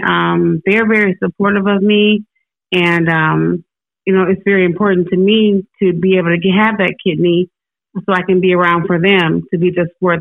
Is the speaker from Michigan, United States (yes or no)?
yes; Michigan, United States; moved away as an adult; now in Huntsville, United States; No, I'm actually from Michigan, but I relocated to Huntsville about 13 years ago.